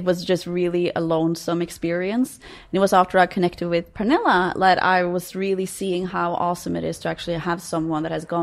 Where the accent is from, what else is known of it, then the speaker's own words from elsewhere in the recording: Norway; I'm from Norway, so that's where I know most of the system and how everything works.